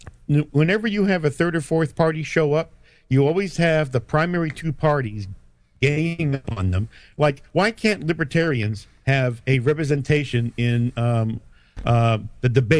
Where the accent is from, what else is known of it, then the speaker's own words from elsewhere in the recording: New Hampshire, United States; I don't know if it's because I was raised in New Hampshire, but I don't have a belief in parties.